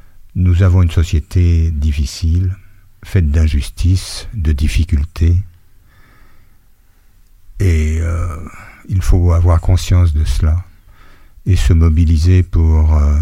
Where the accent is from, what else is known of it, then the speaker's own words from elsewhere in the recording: Bourgoin-Jallieu, Auvergne-Rhône-Alpes, France; D'abord, je suis un homme du Nord-Isère. Je suis natif de Bourgoin, où j'ai vécu une vingtaine d'années. D'ailleurs, Bourgoin est devenu entre-temps Bourgoin-Jallieu en 67.